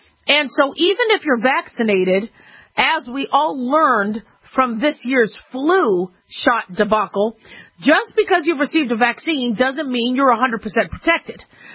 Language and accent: English; Phoenix, Arizona, United States; where I actually went to school in Phoenix. I grew up in Phoenix, Arizona.